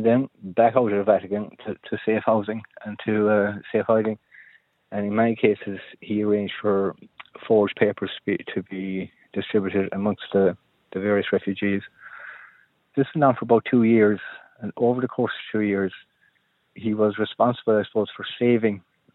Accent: Ballydudden, Northern Ireland, United Kingdom; I'm actually from Ballydudden myself

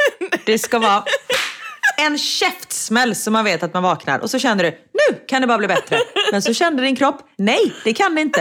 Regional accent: Sweden; för jag var så här nu när jag var hemma i Sverige i vintras och spelade in Bäst i test

